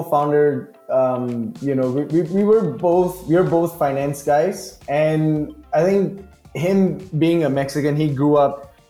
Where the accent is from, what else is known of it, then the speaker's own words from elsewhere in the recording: Singapore; I come from Singapore